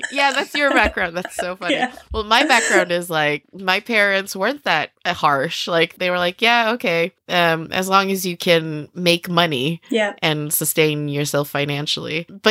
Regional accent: Sweden; I was born and raised in Sweden and grew up here.

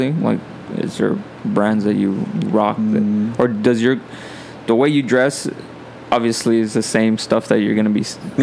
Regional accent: Cathedral City, California, United States; they would ask me, like, where are you from? For a while, like, Cat City.

